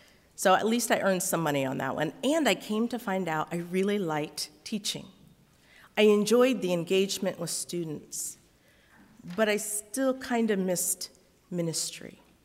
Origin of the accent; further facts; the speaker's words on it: United States; also born or lived in Costa Rica; I'd been adopted as a baby. I'd grown up in a white Mennonite church community.